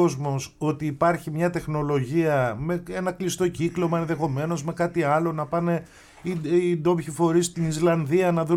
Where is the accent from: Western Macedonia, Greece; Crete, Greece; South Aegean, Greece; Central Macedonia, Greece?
South Aegean, Greece; Milos; Εγώ κατάγομαι από ένα τόπο που έχει τεράστιο γεωθερμικό πεδίο.